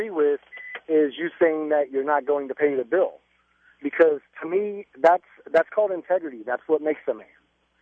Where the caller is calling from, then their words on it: Fort Knox, Kentucky, United States; I'm calling from Fort Knox, Kentucky